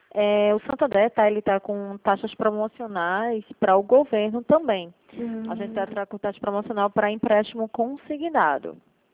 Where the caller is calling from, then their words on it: João Pessoa, Paraíba, Brazil; Eu falo de João Pessoa, Paraíba.